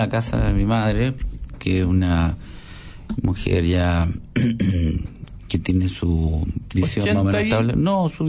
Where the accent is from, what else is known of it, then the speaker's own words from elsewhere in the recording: Chile; somos todos chilenos